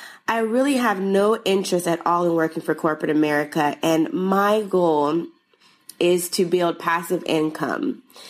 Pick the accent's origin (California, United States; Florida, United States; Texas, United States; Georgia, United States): Georgia, United States; Atlanta; from Atlanta.